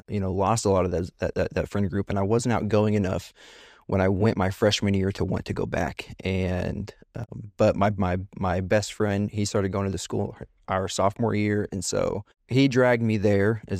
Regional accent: Missouri, United States; I'm from Northwest Missouri and about 30 minutes north of Kansas City and grew up in a small town, graduated with 58 people.

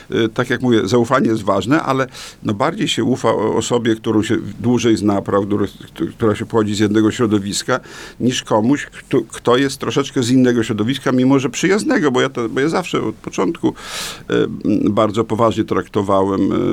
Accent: Podlaskie Voivodeship, Poland; born there; Ja pochodzę, urodziłem się 35 kilometrów na zachód od Białegostoku i tam o prawosławiu w ogóle nie było mowy. Nic nie wiedziałem. Dopóki nie zacząłem uczyć się w liceum w Białymstoku

